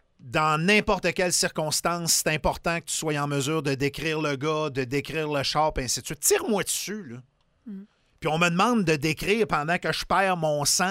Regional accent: Quebec, Canada; accent: Saguenay; Je viens du Saguenay, l'accent. Saint-Jean, là, je veux dire, moi, c'était des familles de chasseurs.

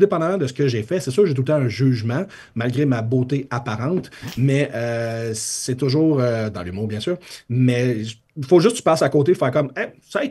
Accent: Shawinigan, Quebec, Canada; Puis je viens de Shawinigan, puis c'était beaucoup moins ouvert d'esprit

